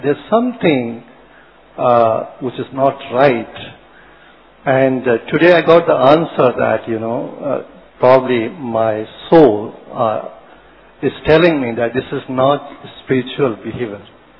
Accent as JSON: {"language": "English", "town": "Vancouver", "region": "British Columbia", "country": "Canada", "said": "I'm from Canada, Vancouver City."}